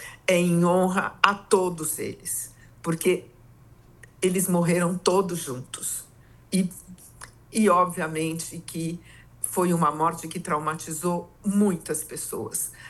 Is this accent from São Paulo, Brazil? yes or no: yes; São Paulo, Brazil; nós somos de São Paulo, diferente das outras famílias.